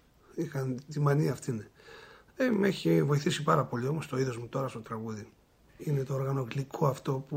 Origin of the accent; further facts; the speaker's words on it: Spata, Attica, Greece; Όχι, όχι. Εγώ είμαι από τα Σπάτα.